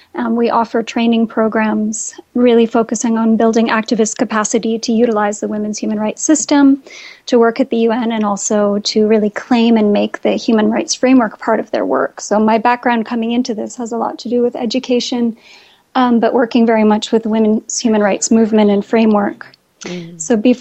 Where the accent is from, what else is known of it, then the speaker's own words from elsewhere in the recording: Mississauga, Ontario, Canada; I was born and raised in Canada. I grew up in Mississauga. And after I did my bachelor's degree, I went overseas. I took a teaching job in Japan.